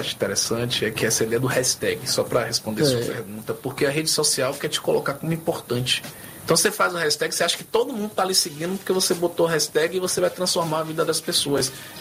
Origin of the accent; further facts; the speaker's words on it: Brazil; com certeza a gente precisa resgatar as nossas raízes enquanto brasileiros e valorizar essas raízes